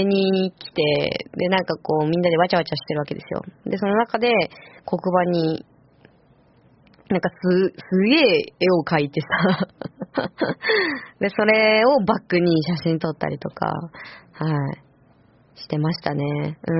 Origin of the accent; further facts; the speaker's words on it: Iwate, Japan; 私は、あれ、岩手出身だから、卒業旅行、どうしても